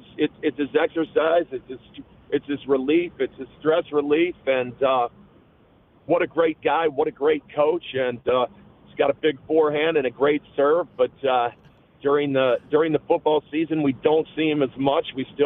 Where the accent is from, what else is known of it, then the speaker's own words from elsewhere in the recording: Zanesville, Ohio, United States; I grew up in Zanesville, Ohio, and went to Zanesville High School, graduated Zanesville High School